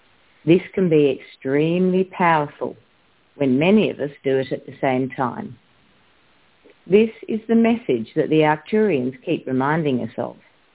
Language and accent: English; Sydney, New South Wales, Australia; Good morning. … from Sydney, and today is January the 20th.